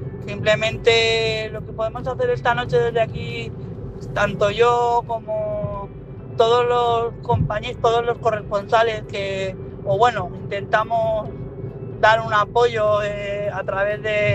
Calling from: Madrid, Community of Madrid, Spain; de Madrid.

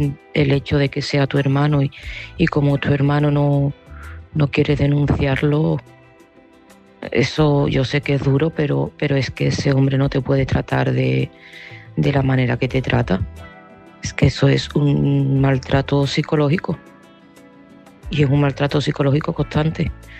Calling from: Seville, Andalusia, Spain; de Sevilla

